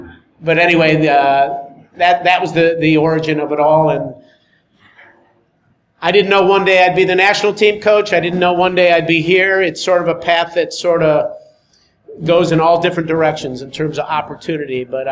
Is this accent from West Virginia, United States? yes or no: no; Rochester, New York, United States; And I grew up in Rochester, New York, where we had the Lancers, if anybody knows the Rochester Lancers from back in the day.